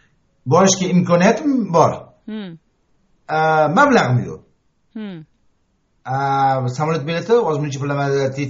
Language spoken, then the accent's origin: Uzbek; Tashkent, Uzbekistan; Toshkentdanman.